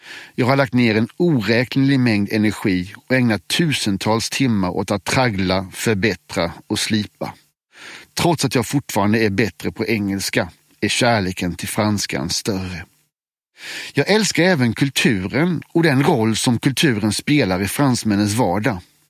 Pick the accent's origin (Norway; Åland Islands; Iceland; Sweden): Sweden; Blekinge; Jag var en tonåring från Blekinge och hade visserligen varit på semester utomlands några gånger